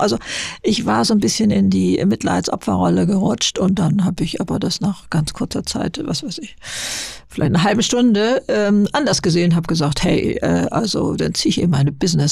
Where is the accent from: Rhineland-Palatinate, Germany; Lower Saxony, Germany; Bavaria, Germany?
Lower Saxony, Germany; In Niedersachsen, auf dem Bauernhof und mit zwei älteren Schwestern